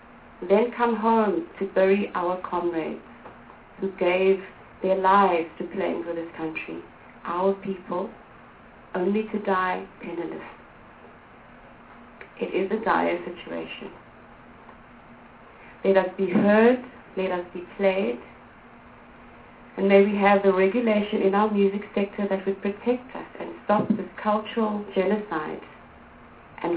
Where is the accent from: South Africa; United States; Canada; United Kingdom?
South Africa; Grassy Park, Western Cape; moved away as an adult; now in Germany; Born and raised in Grassy Park. And for 26 years, I've been singing and writing my songs. It's taken me to various countries, and I've had the opportunity to live and work in Europe. I actually moved with my family to Germany some years ago